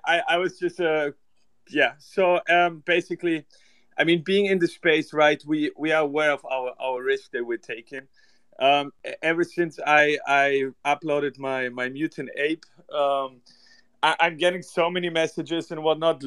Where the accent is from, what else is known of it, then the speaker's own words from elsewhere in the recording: Germany; now in United States; I'm born and raised in Germany, you know, but I live in the US